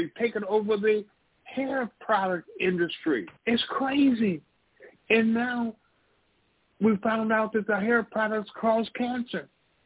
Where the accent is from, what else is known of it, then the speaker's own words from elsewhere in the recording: Saginaw, Michigan, United States; also born or lived in Flint; Where I grew up in Saginaw and Flint, Michigan, we had seven to eight plants or manufacturers opening and operating